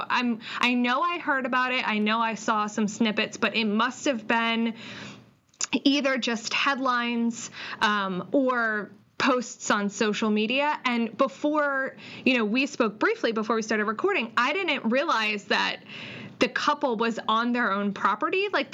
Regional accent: East Coast, United States; accent: East Coast; With an E. Sorry, my East Coast accent.

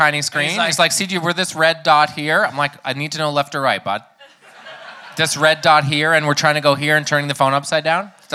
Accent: the Maritimes, Canada; I'm from the Maritimes.

